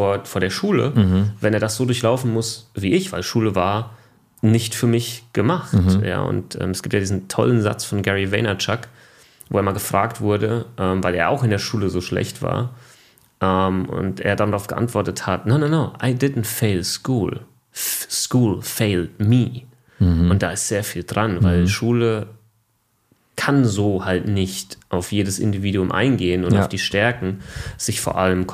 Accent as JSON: {"language": "German", "town": "Aschaffenburg", "region": "Bavaria", "country": "Germany", "tie": "born or raised there", "accent": "Lower Franconian", "said": "ich komme aus Unterfranken, ja, wo man das R ein wenig rollt. Aschaffenburg, da komme ich ganz ursprünglich her, bin ich geboren, habe ich auch Ausbildung gemacht, habe ich auch studiert, also bin eigentlich nie rausgekommen."}